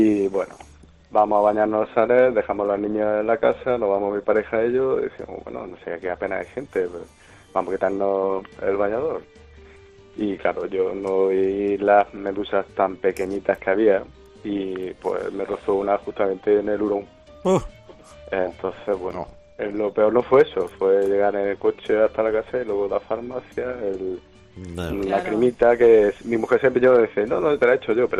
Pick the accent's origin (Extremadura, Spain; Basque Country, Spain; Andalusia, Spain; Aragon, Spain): Andalusia, Spain; Úbeda; bueno, normalmente somos de Úbeda, vamos normalmente a Almería